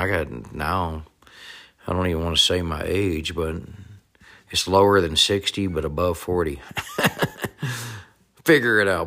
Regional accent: Atlanta, Georgia, United States; also born or lived in South Carolina; now in Utah, United States; Of course, I am from the Atlanta, Georgia area, born in South Carolina. And I now reside in Utah

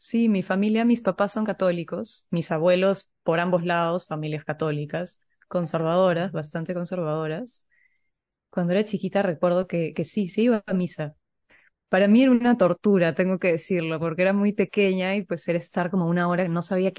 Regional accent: Arequipa, Peru; born there; yo nací en Arequipa. Arequipa es una ciudad en Perú que creo, me parece que es la segunda ciudad más grande después de Lima, pero es mucho más pequeña que Lima.

